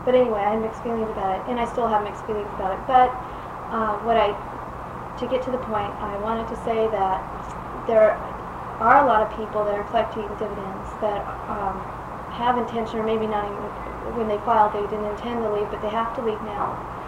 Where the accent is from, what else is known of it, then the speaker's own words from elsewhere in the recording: Alaska, United States; I was born and raised in Alaska